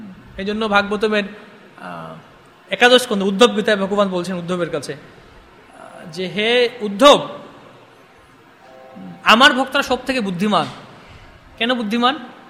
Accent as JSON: {"language": "Bangla", "town": "Kolkata", "region": "West Bengal", "country": "India", "tie": "born or raised there", "said": "আমি ক্যালকাটা বয়ে, আমি কলকাতার ছেলে, আমাকে ঠকাতে পারবে না"}